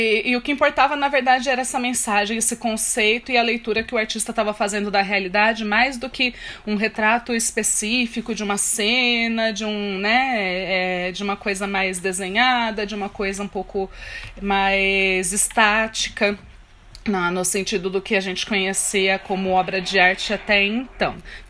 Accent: Brazil; somos tropicais mesmo, né? Somos brasileiros.

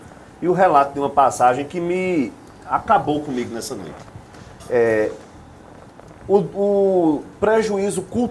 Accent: Campina Grande, Paraíba, Brazil; Eu sou filho de Campina Grande, eu sou natural de Campina Grande.

